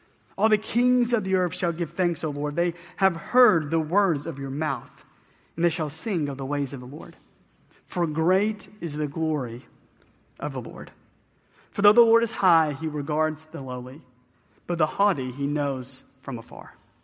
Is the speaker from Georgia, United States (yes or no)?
yes; Atlanta, Georgia, United States; See, I grew up in Atlanta, and a dream of mine as a child was to go to Disney World.